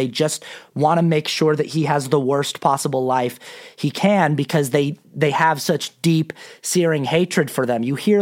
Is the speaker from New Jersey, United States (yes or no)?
no; Salt Lake City, Utah, United States; There are people asking in the chat if I'm from Salt Lake, if I'm XLDS. Yes, I am.